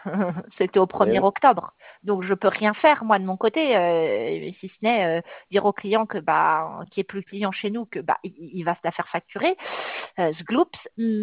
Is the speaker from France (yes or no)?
yes; Brittany, France; Ouais, mais bon, ouais, on est des Bretons, mais bon, pas tous bigoudins.